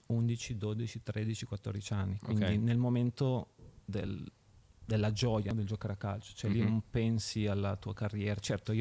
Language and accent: Italian; Milan, Lombardy, Italy; born there; sono nato a Milano. Mio papà era di Trieste, però diciamo che sono proprio legato all'ambiente milanese e rossonero.